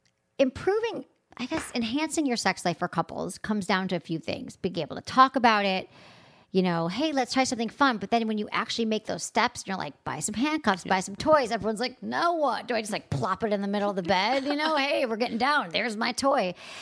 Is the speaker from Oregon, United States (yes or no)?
no; Michigan, United States; Fellow Michigander. That's what she meant by that. We're both from Michigan.